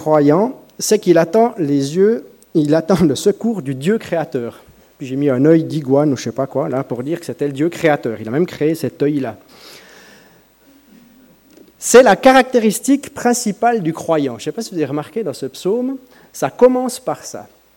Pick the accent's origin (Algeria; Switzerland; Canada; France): Switzerland; ça nous parle particulièrement en tant que Suisse